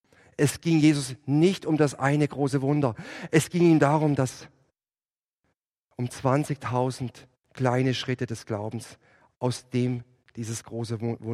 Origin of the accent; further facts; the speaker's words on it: Würzburg, Bavaria, Germany; wir kommen aus Bayern, Würzburg ist immer schön alles aufgeräumt